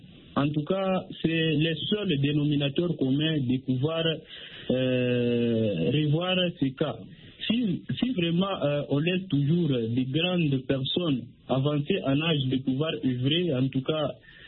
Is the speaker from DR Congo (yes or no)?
yes; DR Congo; Chez nous, en RDC, par exemple, l'âge de retraite n'est pas respecté.